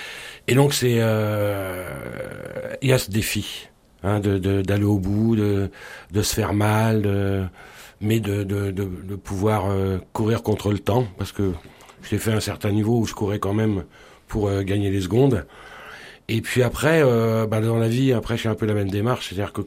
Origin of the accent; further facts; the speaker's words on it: Reims, Grand Est, France; born there; Non, moi je suis né à Reims et pour moi la mer, j'ai découverte que très tard.